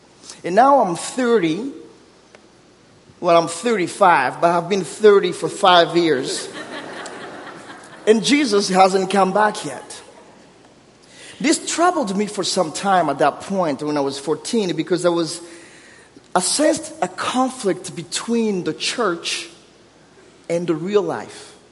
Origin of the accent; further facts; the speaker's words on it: Burundi; first language Kirundi; English is a second language; I'm from Africa, so my primary language is Kirundi, and then Swahili, and then Kibembe, and then French. So English somewhere 7 or 8. So I have a thick accent